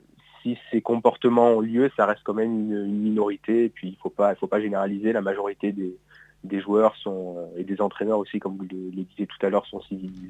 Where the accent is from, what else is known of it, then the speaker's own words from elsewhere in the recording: Marseille, Provence-Alpes-Côte d'Azur, France; now in Paris, France; Alors je suis de Marseille de base, okay. Originaire de Marseille